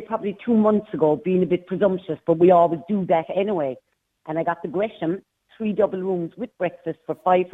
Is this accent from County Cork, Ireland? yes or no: yes; Cork, County Cork, Ireland; now in County Limerick, Ireland; I'm from Cork, but I live in County Limerick.